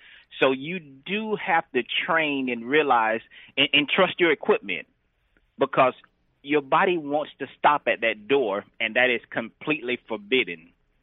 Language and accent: English; Georgia, United States; also born or lived in Central Florida; I grew up in a small town. It's actually in South Georgia, right near the Georgia-Florida border. But I do also claim Central Florida as my home since I lived there for many years.